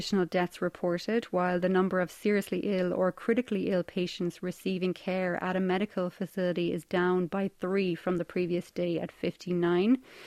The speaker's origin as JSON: {"language": "English", "country": "Ireland", "said": "I'm from the northwest of Ireland"}